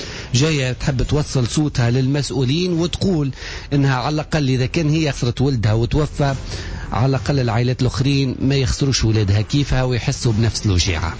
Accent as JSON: {"language": "Arabic", "country": "Tunisia", "said": "اليوم في بلادنا تونس"}